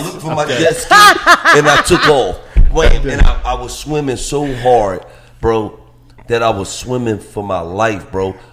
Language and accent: English; Philadelphia, Pennsylvania, United States; I'm from North Philly. I never fucking forget where I come from.